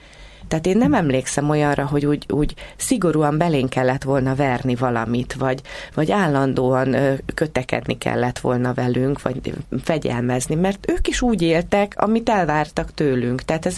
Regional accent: Madaras, Bács-Kiskun, Hungary; Én a Bácskában, Madarason, a szerb határon, akkor még jugoszláv határ volt, amikor ott gyerekeskedtem, ott nőttem fel. Ez egy sváb-magyar település.

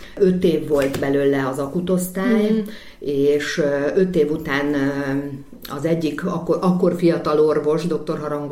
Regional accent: Gyöngyös, Heves, Hungary; born there; now in Budapest, Hungary; Én vidéki lány vagyok, tehát Gyöngyösön születtem, és 12 éves koromtól pedig 60-ban éltem a szüleimmel, és az érettségi után kerültem fel Budapestre

